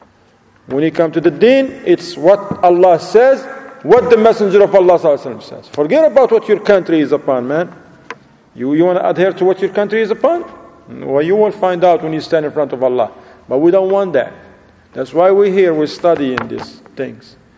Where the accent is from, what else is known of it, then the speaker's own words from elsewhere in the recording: Morocco; Go to your people, like, I'm from Morocco.